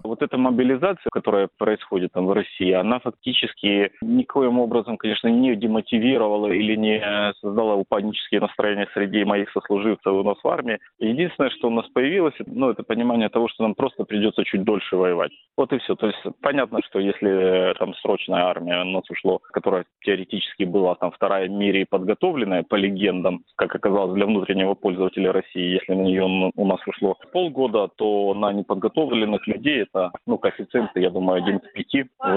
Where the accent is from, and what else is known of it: Zaporizhzhia, Zaporizhzhia Oblast, Ukraine